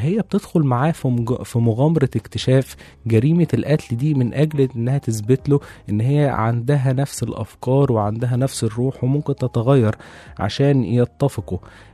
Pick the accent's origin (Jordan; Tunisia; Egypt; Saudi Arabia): Egypt; احنا ممكن يعني نخليه مرتبط عندنا في مصر